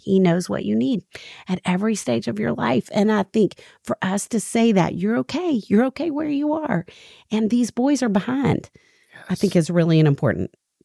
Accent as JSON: {"language": "English", "region": "Arkansas", "country": "United States", "tie": "born or raised there", "said": "A bunking party growing up in Arkansas was what we called a sleepover"}